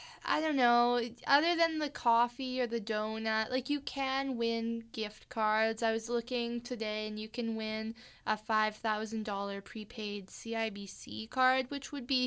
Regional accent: Winnipeg, Manitoba, Canada; We are two Canadians. Mm-hmm. We are from Winnipeg.

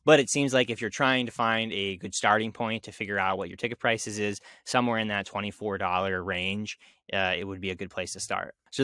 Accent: Pittsburgh, Pennsylvania, United States; Two mac and cheese festivals in my hometown of Pittsburgh and in a couple other places were really popular.

